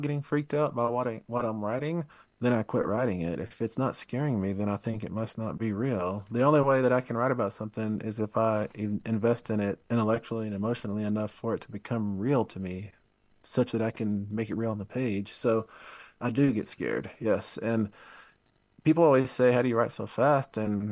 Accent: La Mesa, Texas, United States; And I did a lot of growing up in La Mesa. I grew up 45, 50 miles from there, so I was always in West Texas.

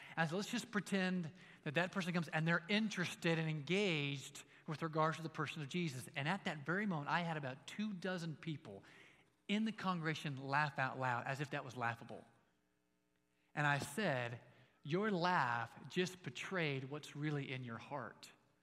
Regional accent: Scotland, United Kingdom; like I'm Scottish, wee little man up in a tree.

